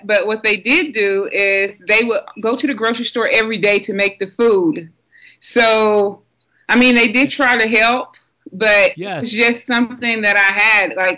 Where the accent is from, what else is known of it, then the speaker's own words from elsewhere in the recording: Conway, Arkansas, United States; Arkansas. A place called Conway, Arkansas. It's right outside of Little Rock, and I grew up there.